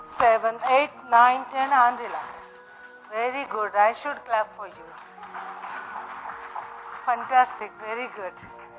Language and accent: English; Pune, Maharashtra, India; English is a second language; I'm from Pune city